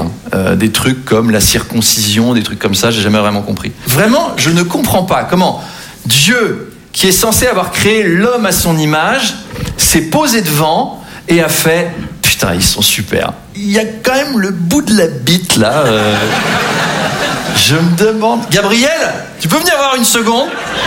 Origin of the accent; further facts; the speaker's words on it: Versailles, Île-de-France, France; Moi, j'ai grandi à Versailles, hein. Très, très catholique comme environnement.